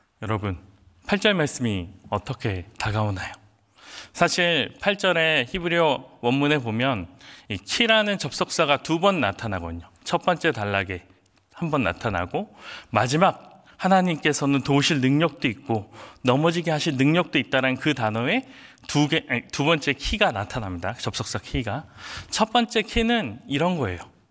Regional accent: Chungcheong, South Korea; 저는 충청도 사람인데 충청도 사람들은 돌려서 이야기 많이 하거든요.

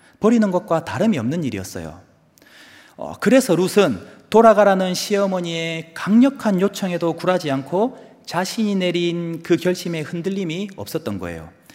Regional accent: Gyeongsang, South Korea; 들어보셔서 알겠지만 저는 경상도 사람이에요.

